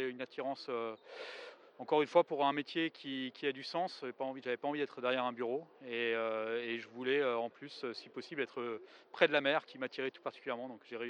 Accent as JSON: {"language": "French", "region": "Auvergne-Rhône-Alpes", "country": "France", "said": "Je viens d'Auvergne, d'ailleurs, donc la région dans laquelle on est actuellement."}